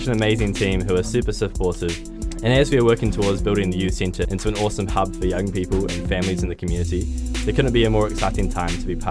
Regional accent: Wellington, New Zealand; I'm originally from Wellington, where I grew up and did all of my schooling.

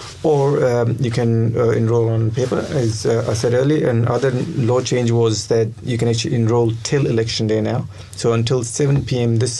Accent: India; one of my favourite foods is actually, believe it or not, even though I'm Indian, is not Indian.

